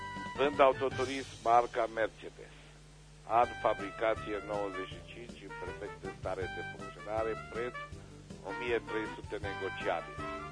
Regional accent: Reșița, Caraș-Severin, Romania; din Reșița.

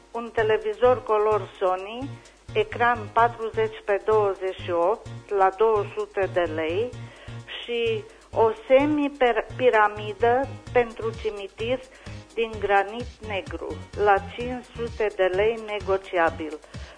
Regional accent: Anina, Caraș-Severin, Romania; sunt din Anina și aș vrea să revin cu un anunț

